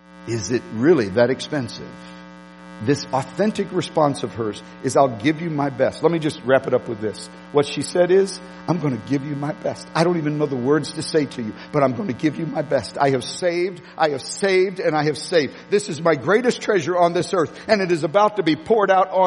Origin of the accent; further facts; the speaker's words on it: East St. Louis, Illinois, United States; born there; I was born in East St. Louis. Y'all, most of you know that. I didn't live there, but I was born in East St. Louis.